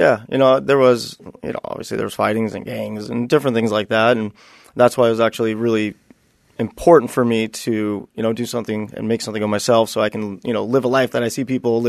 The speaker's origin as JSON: {"language": "English", "town": "Buena Park", "region": "California", "country": "United States", "tie": "born or raised there", "said": "I grew up in Buena Park and public schools and I played a lot of sports."}